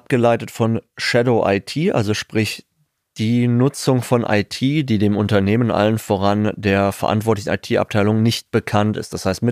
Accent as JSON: {"language": "German", "town": "Wuppertal", "region": "North Rhine-Westphalia", "country": "Germany", "said": "wie man das so gerne bei uns in Wuppertal sagt."}